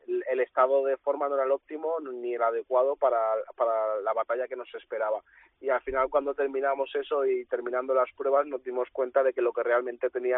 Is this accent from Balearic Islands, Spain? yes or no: yes; Balearic Islands, Spain; cuando la gente me preguntaba, ¿de dónde vienes? Decía, de Mallorca